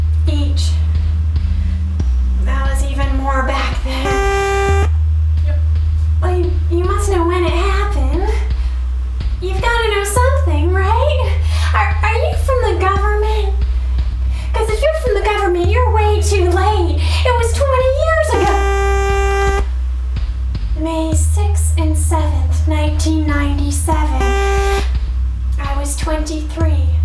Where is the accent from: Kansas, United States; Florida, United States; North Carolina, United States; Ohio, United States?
Kansas, United States; Salina; I come from Salina, Kansas. I work at Magnum's and I live here.